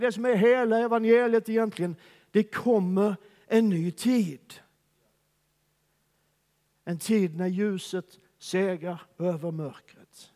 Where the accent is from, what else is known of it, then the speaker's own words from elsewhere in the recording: Skåne, Sweden; jag kommer från Skåne där det aldrig är mörkt, utan det är alltid solsken, det är alltid varmt, det är alltid underbart, det är alltid härligt, det är alltid ljuvligt.